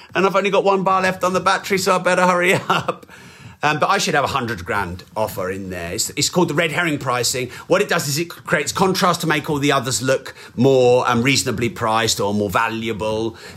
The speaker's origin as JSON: {"language": "English", "region": "England", "country": "United Kingdom", "said": "I'm very English."}